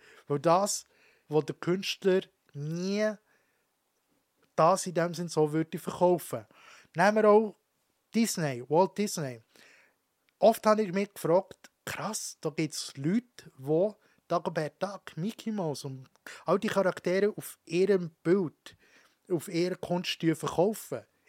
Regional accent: Switzerland; Ich bin in der Schweiz. Entschuldigung, bei uns in der Schweiz auch.

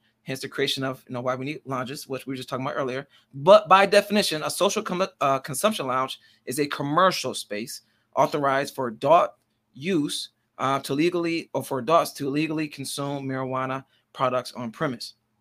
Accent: Michigan, United States; We're from Michigan. More particularly, we're in Detroit.

